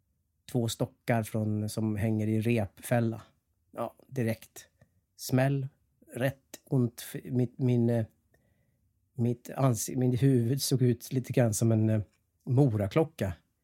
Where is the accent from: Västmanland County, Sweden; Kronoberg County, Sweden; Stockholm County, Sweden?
Västmanland County, Sweden; Skinnskatteberg; Jag är från Skinnskatteberg, skrek jag.